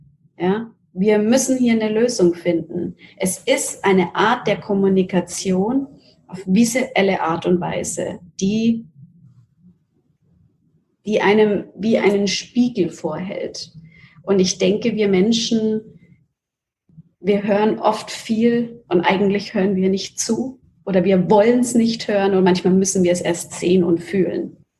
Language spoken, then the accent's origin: German; Nuremberg, Bavaria, Germany; Also Nürnberg und Deutschland ist meine Heimat und ich liebe Nürnberg wie keine andere Stadt und es hat eine ganz besondere Magie.